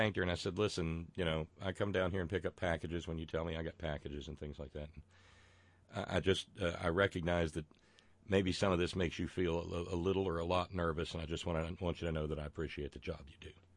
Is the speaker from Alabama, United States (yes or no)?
yes; Alabama, United States; As a wee little teeny tiny kid growing up in Alabama, I wanted to be a Roger Mudd.